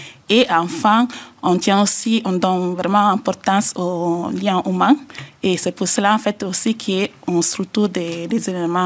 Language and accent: French; Italy; moi j'ai grandi en Italie, du coup, en fait